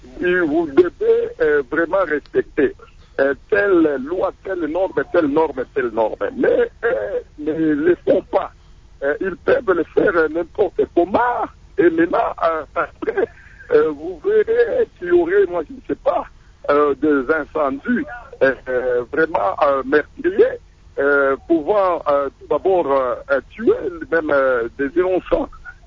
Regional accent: DR Congo; ici chez nous, au Congo

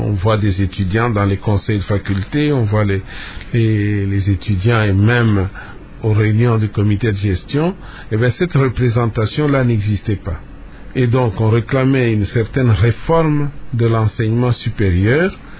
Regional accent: Kipushi, Haut-Katanga, DR Congo; also born or lived in Shinkolobwe; J'ai grandi, parti à Chinkolobwe. Et dès l'âge de 8 ans, mon père, qui était agent donc à l'union minière, est muté à Kipushi, où je me suis épanoui.

